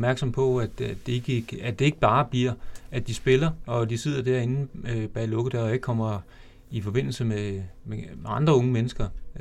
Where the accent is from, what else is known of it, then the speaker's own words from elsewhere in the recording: Slagelse, Zealand, Denmark; jeg er jo oprindeligt fra Slagelse. Slagelse by. Jeg har stort set hele mit liv boet i Slagelse.